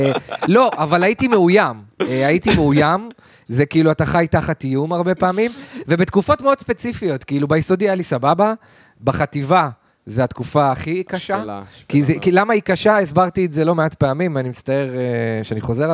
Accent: Kiryat Ata, Haifa District, Israel; מקריית אתא.

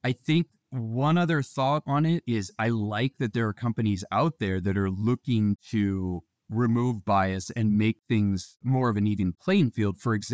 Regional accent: United States; But I think that we, you know, as an American, I think the country was rallying around a cause like

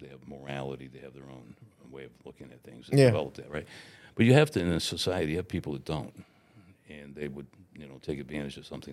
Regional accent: Watertown, United States; And I looked at him, and I'm from Watertown. I mean, I've lived here

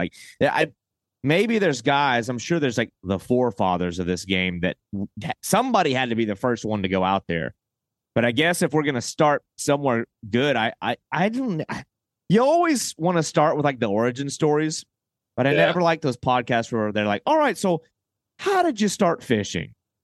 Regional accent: the South, United States; I grew up in the South.

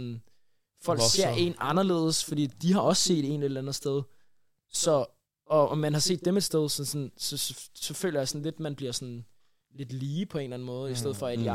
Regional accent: Brøndby, Capital Region of Denmark, Denmark; Så jeg er opvokset i Brøndby.

